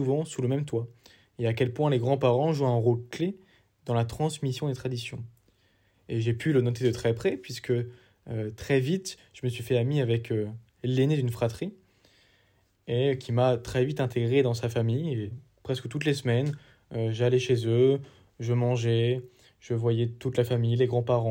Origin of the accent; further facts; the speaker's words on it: France; Car en tant que Français, je suis habitué à une célébration des morts plutôt morose, sobre, triste. Là-bas, c'était tout le contraire.